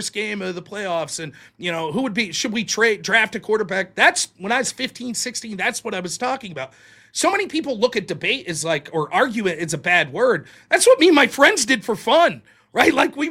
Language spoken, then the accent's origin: English; Pittsburgh, Pennsylvania, United States; Like I'm from the Pittsburgh area, so we're Steelers fans.